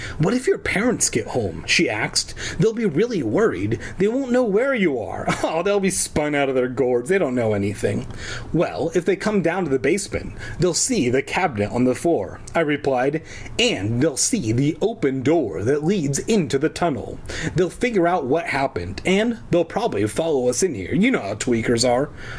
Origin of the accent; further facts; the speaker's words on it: California, United States; See, we grew up in Southern California, so we don't know.